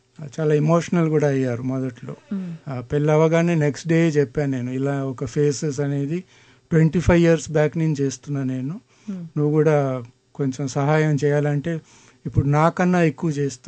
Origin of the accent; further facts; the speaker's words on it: Chennai, Tamil Nadu, India; born there; నేను చెన్నైలో పుట్టా కాబట్టి నేటివ్ ప్లేస్ విజయవాడ